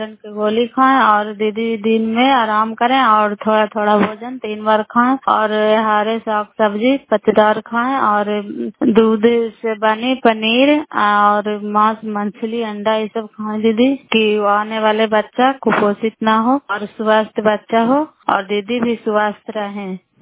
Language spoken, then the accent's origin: Hindi; Bairiganj, Bihar, India; नालंदा जिला कराय ब्लॉक मुकराता पंचायत ग्राम बैरीगंज की निवासी हूँ